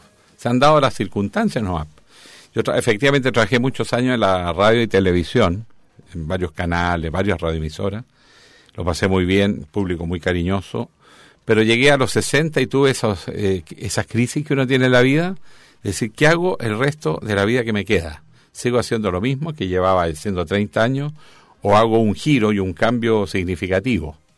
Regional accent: Antofagasta, Chile; Y me fui al norte a postularme a mi tierra, yo soy nortino, de Antofagasta

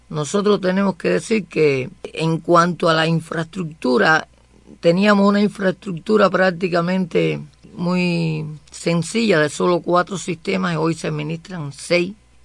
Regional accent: Villa Clara, Cuba; Llevamos alrededor de 20 años acá en este municipio, municipio el cual nos ha acogido. Nosotros somos natural de Villa Clara, una provincia también con bastante apego a la Ciénaga Zapata.

